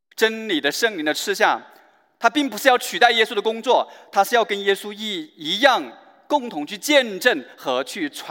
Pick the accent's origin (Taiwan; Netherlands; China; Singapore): China; 我想其实我们中国人跟中东文化其实蛮相近的